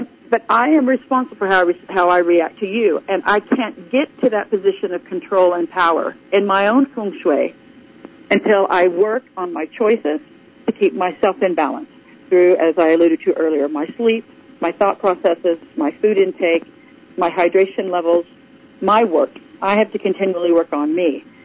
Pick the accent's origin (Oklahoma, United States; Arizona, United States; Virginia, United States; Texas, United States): Oklahoma, United States; growing up in Oklahoma, I was raised and taught by my family, who have, in addition to being educators, were also farmers